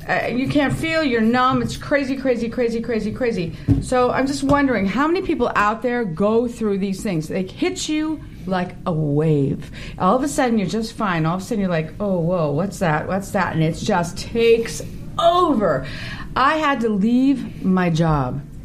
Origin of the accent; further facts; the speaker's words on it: Ireland; Guess I am, yes. I'm Irish.